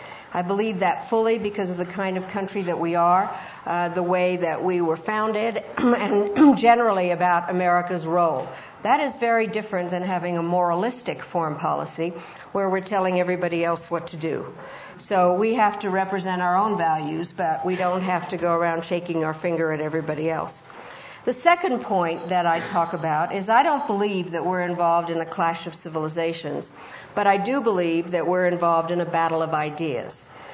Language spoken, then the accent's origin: English; Denver, Colorado, United States; also born or lived in Czechoslovakia; And then I was born in Czechoslovakia. My father was a Czechoslovak diplomat. And when the communists came in 1948, he left. We came to the United States. He asked for political asylum, and we moved to Denver, a place we had no idea where it was.